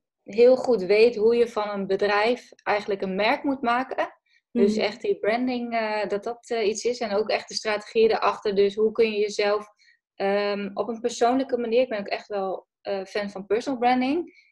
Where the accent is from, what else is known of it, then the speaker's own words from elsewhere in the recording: Hardenberg, Overijssel, Netherlands; now in Groningen, Netherlands; ik ben opgegroeid in Hardenberg. Misschien hoor je het een beetje. Ik kom uit het oosten van het land oorspronkelijk.